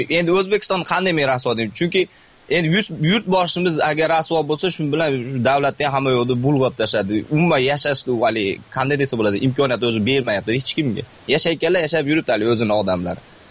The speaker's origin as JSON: {"language": "Uzbek", "region": "Andijan Region", "country": "Uzbekistan", "moved": "yes", "lives_now": "Moscow, Russia", "said": "Qo'qdik, Andijondanman."}